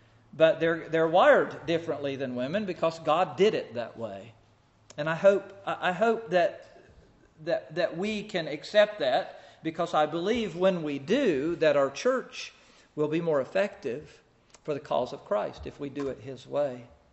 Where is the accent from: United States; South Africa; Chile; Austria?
United States; North Carolina; also born or lived in Pennsylvania; now in Maine, United States; I'm from North Carolina originally, from Pennsylvania the last 20 years before we ended up here. Now I'm from Maine.